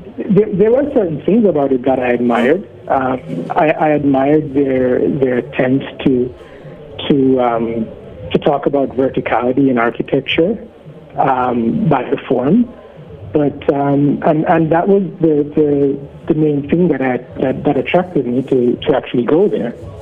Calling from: London, United Kingdom; I'm calling from London.

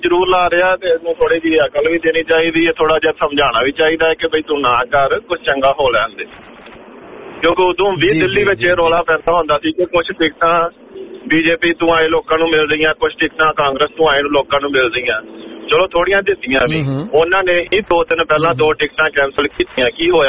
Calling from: Melbourne, Victoria, Australia; Melbourne ਤੋਂ ਜੀ

